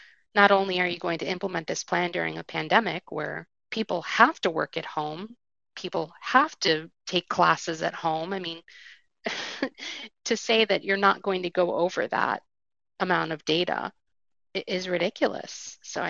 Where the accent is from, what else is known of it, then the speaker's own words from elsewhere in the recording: Hackettstown, New Jersey, United States; I'm from Hackettstown, New Jersey